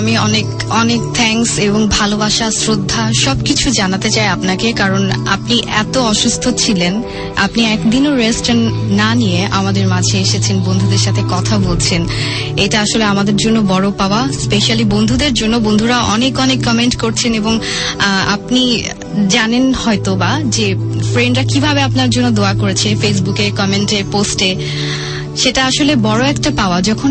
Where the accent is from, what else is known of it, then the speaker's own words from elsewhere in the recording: Agartala, Tripura, India; From India Agartala. I love to hair ভালোবাসার Bangladesh, because I love Bangladesh, আমি গর্বিত, আমি বাঙালি।